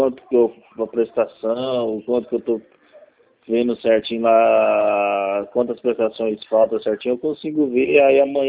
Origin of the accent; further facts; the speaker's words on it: Vera Cruz, São Paulo, Brazil; Não, sou de Vera Cruz.